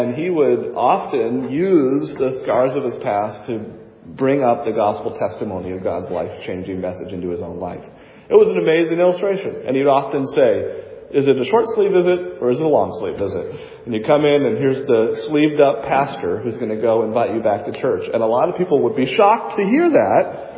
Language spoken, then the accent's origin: English; New Hampshire, United States; We had a fellow, speaking of Boston, that we grew up in New Hampshire.